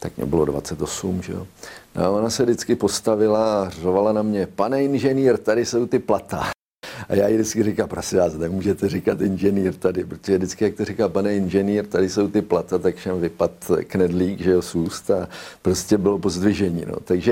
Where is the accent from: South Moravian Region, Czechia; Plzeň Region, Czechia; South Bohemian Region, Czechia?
Plzeň Region, Czechia; Plzeň; born there; Já jsem se narodil v Plzni.